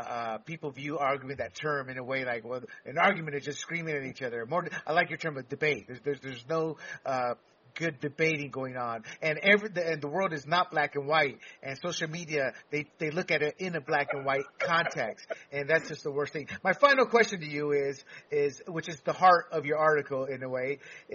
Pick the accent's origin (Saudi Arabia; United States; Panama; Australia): Panama; I am technically a Latino and a Hispanic. Most of the Caribbean, Puerto Rico, Hispania, Hispanic, but I was born and raised in Panama as a Latino